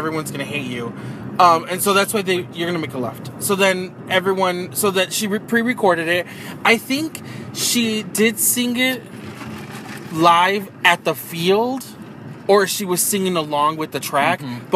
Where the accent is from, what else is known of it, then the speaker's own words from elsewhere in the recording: Chicago, Illinois, United States; I'm also from Chicago, born and raised.